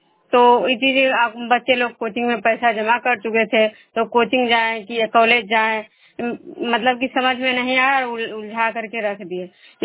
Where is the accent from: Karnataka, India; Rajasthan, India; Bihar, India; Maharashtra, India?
Bihar, India; Vishnupur; मैं विष्णुपुर ग्राम खजरा पंचायत नालंदा जिला नरोनसा प्रखंड की निवासी हूँ।